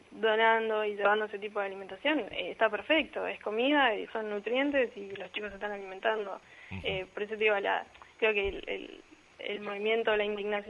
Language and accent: Spanish; Oberá, Misiones, Argentina; Sí, de Oberá.